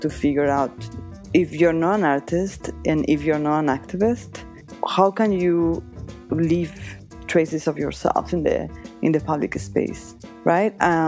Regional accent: Toronto, Ontario, Canada; I'm coming from Toronto for this exhibition.

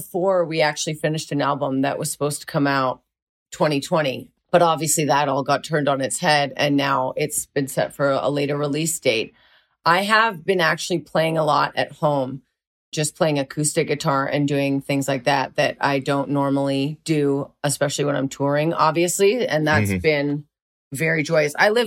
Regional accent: Canada; moved away as an adult; now in United States; I'm originally from Canada. My bandmates are from Canada. I've been in California for like 8 years now

